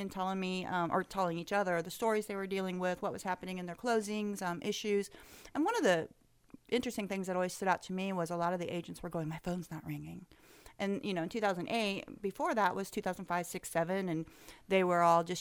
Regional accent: Zionsville, Indiana, United States; I grew up in Zionsville.

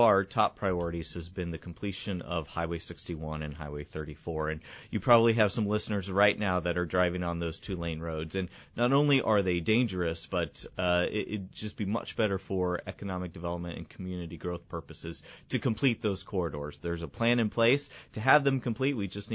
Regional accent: Morning Sun, Iowa, United States; I grew up in Morning Sun, just a little ways up the road. So I'm a Southeast Iowa native

